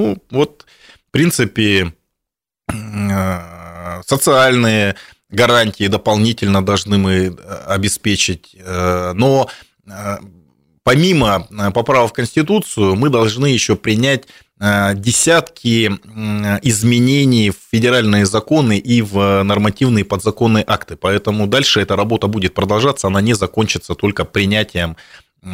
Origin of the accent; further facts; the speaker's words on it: Siberia, Russia; мы сибиряки, я имею в виду.